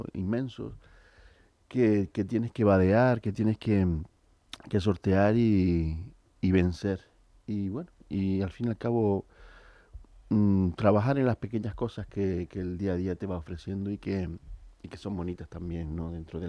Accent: Puerto del Rosario, Canary Islands, Spain; Un placer ser un alcalde de mi pueblo, ¿no? De Puerto del Rosario.

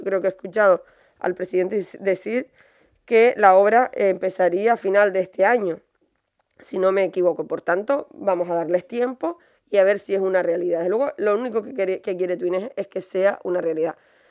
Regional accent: Gran Tarajal, Canary Islands, Spain; yo me siento orgullosa de ser de Gran Tarajal. Me siento orgullosa de ser del municipio de Túnez

